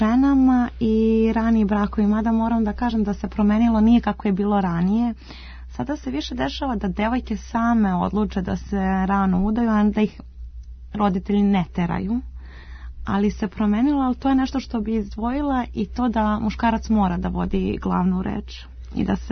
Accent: Belgrade, Serbia; odrasla sam ovde na Dorćolu i u Zemunu

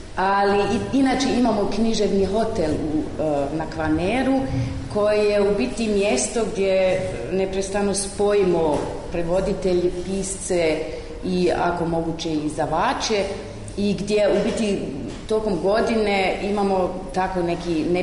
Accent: Germany; Croatian is a second language; now in Croatia; kao Njemica koja živi tamo u Hrvatskoj

